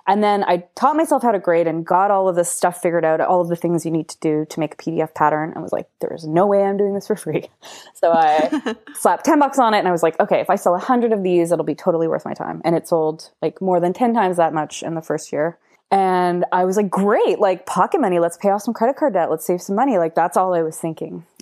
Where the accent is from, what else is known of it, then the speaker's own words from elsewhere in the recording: Windsor, Ontario, Canada; accent: flat Midwestern; now in Montreal, Canada; I am based out of Montreal, but I'm originally from Windsor, Ontario. So I may have a bit of a flat Midwestern accent, which came from growing up across the border from Detroit. But I've been in Montreal for 14 years now. So I'm basically a Montrealer.